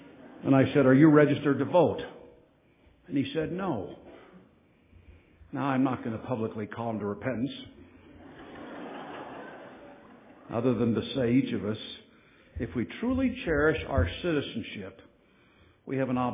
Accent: United States; And then I thought, no, I'm an American. I'm proud of it.

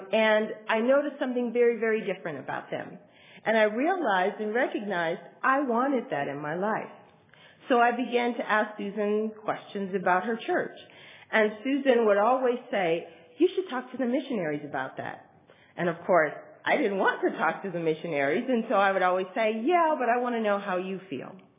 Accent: Illinois, United States; To tell you a little bit about my background, I grew up in Illinois, as Jeremy stated. My parents were Baptists, and they taught us really strong moral values.

